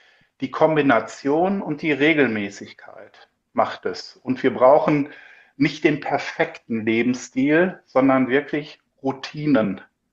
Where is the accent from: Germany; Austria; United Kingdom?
Germany; Northern Germany; Viel Lakritz als Norddeutscher.